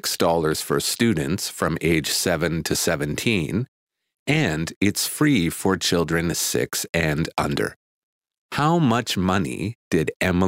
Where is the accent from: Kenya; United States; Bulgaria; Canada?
Canada; Vancouver, British Columbia; now in Kyoto, Japan; I'm from Vancouver, Canada. Now I live with my family in Kyoto.